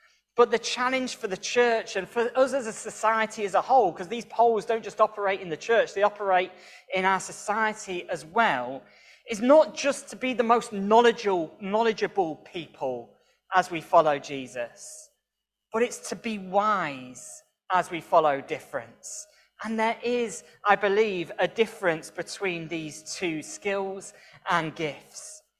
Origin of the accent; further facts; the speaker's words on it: Leeds, Yorkshire and the Humber, United Kingdom; A little bit about me. I'm from Leeds